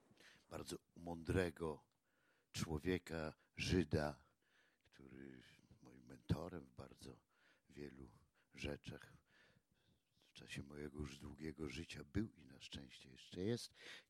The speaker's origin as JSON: {"language": "Polish", "region": "Podlaskie Voivodeship", "country": "Poland", "lives_now": "Podkowa Leśna, Poland", "said": "bo ja też jestem z Podlasia, w Pruszkowie, ja w Leśnej Podkowie mieszkam"}